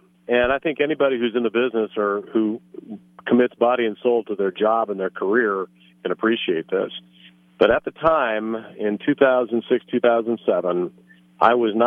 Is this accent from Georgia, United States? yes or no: no; Lincoln, Nebraska, United States; For me, it was a little personal, Adam, because, you know, I grew up in Lincoln, and I just idolized the ball club growing up.